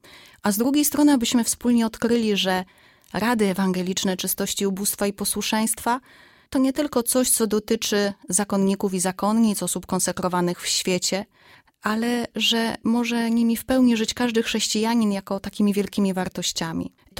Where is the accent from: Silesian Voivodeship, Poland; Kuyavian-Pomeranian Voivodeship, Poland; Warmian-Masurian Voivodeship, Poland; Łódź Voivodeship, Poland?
Łódź Voivodeship, Poland; Skierniewice; jestem siostrą apostolinką, pochodzę ze Skierniewic